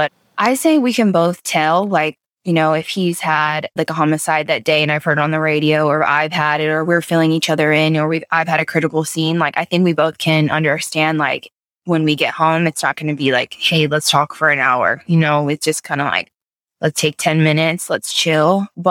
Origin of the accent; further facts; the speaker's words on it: Oregon, United States; I'm from Oregon. Okay. So, you know, we call like the Willamette Valley wine country.